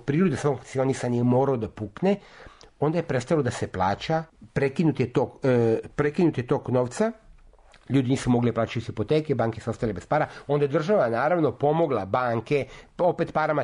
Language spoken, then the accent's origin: Serbian; Serbia; mi kao Srbi